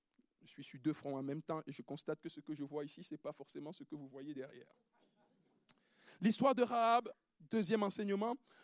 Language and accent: French; Cameroon; Il sait que je viens du Cameroun, etc., et que tu viens de quelque part.